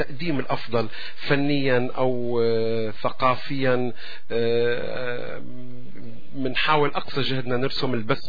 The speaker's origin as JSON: {"language": "Arabic", "country": "Syria", "said": "نحن كلنا سوريين، بنحكي سوري"}